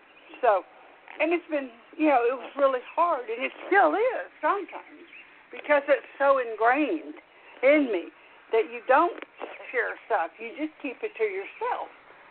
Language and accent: English; the South, United States; I grew up in the South. My daddy was a Marine, and you just didn't talk about anything back then.